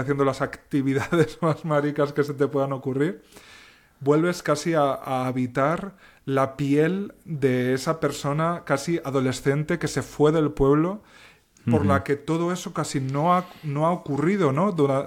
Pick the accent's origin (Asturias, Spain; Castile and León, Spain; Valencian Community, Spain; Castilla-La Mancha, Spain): Castilla-La Mancha, Spain; Alpera; Que es que yo iba a ver a mis padres a mi pueblo, que no lo he dicho, por cierto, pero es Alpera, en la provincia de Albacete, en la región manchega.